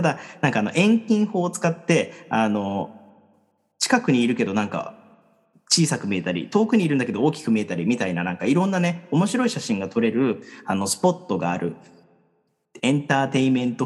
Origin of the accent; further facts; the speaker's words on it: Hachioji, Tokyo, Japan; 東京都八王子市、僕の地元にある山なんですけれど